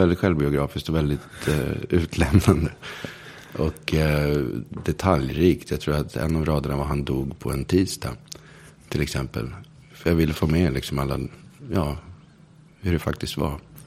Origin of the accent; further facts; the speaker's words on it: Linköping, Östergötland, Sweden; also born or lived in Stockholm; för att vi kom ju från Stockholm. Vi flyttade till Linköping när jag var ett år. Och först bodde vi någon länge. Vi bodde i lägenhet då. I Berga heter det. På Lillgårdsgatan. Där bodde vi kanske 3 år.